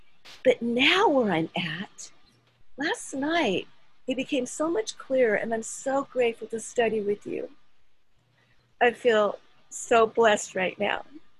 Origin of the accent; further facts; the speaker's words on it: California, United States; Southern California where I grew up, and I always see my parents.